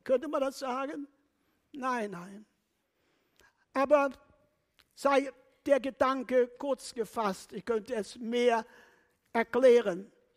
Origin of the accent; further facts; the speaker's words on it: Poland; born there; German is a second language; Ich wurde in Polen geboren. Ich war 9 Jahre alt, als der Krieg anfing.